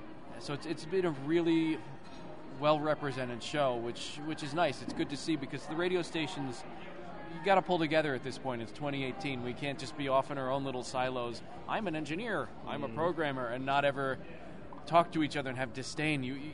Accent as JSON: {"language": "English", "region": "New York", "country": "United States", "said": "I can say New York, I'm from New York"}